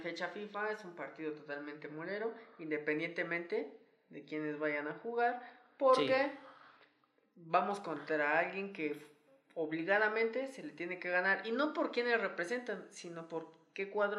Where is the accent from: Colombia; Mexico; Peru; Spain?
Mexico; lo van a resolver dos días antes como buenos mexicanos